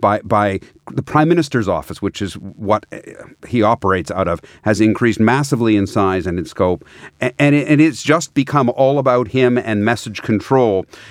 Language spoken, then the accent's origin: English; Canada; On behalf of the people of Canada, as a Canadian citizen, I just want to file a protest